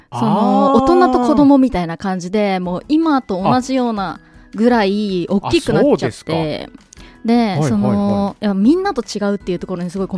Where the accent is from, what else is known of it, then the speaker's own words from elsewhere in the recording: Chiba, Japan; 私もともと千葉出身で、趣味、年齢が26なんですけど。